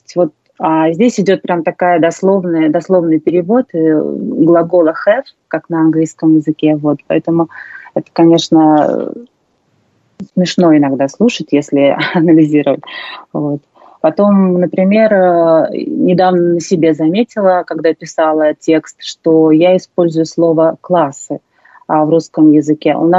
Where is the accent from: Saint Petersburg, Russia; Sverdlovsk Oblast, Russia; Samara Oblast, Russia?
Samara Oblast, Russia; Tolyatti; Я, наверное, не знаю каких-то разговорных словечек, которые используют сейчас в Москве, там, в Тольятти, в моем родном городе. Но так мы, да, все общаемся на русском.